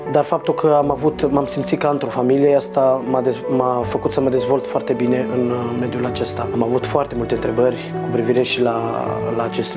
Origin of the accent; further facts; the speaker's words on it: Comănești, Bacău County, Romania; am fost transferat în centrul de plasament numărul 5 Comănești, din județul Bacău, și apoi mi-am petrecut 12 ani viața acolo.